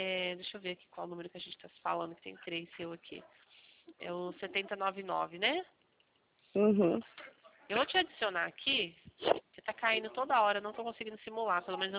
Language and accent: Portuguese; São Paulo, Brazil; Eu sou do interior de São Paulo.